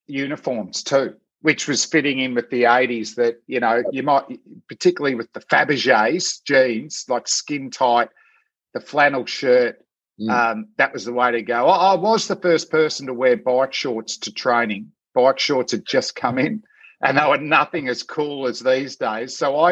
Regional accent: Springvale, Victoria, Australia; particularly me growing up in Springvale

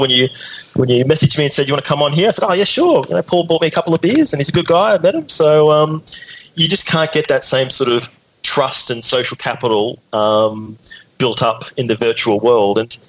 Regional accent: Queensland, Australia; I grew up in North Queensland.

